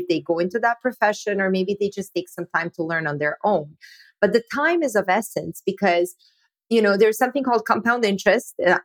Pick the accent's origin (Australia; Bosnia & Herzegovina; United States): Bosnia & Herzegovina; now in Canada; Yeah, so I actually grew up in Bosnia, which used to be part of Yugoslavia. There was a war there, and my parents immigrated to Canada with two suitcases and $50.